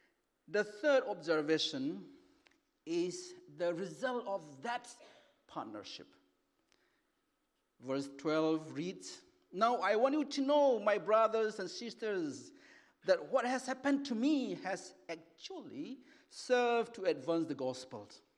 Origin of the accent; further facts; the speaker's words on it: India; now in United Kingdom; both in Britain and also in my hometown, my country, India